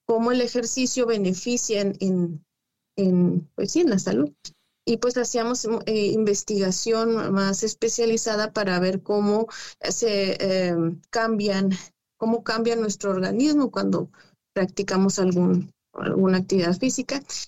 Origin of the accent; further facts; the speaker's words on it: Chihuahua, Mexico; now in United States; Yo soy de Chihuahua, del norte de México, y nací en Ciudad Capital. Ya tengo aquí en Estados Unidos unos 4 o 5 años aproximadamente